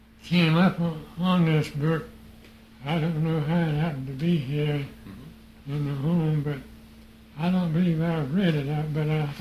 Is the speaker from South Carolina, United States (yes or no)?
no; Georgia, United States; this catcher knew that I was from Georgia, too.